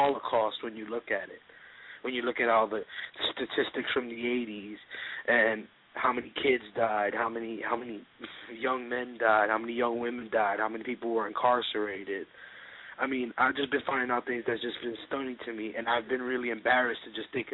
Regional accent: Brooklyn, New York, United States; accent: Brooklyn; I'm from Brooklyn, New York. I'm only 19 years old

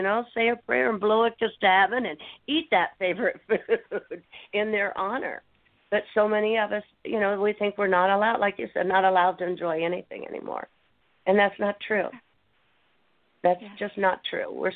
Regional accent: Ohio, United States; I am planning to go back to my hometown in Ohio, and I'm going to gather up all my friends, and we're going to do a big rally against opiate abuse in town

